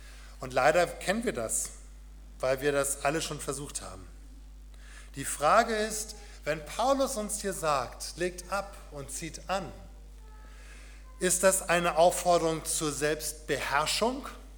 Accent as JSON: {"language": "German", "region": "Northern Germany", "country": "Germany", "said": "aber ich bin ein echter Norddeutscher, Fasching ist nichts für mich."}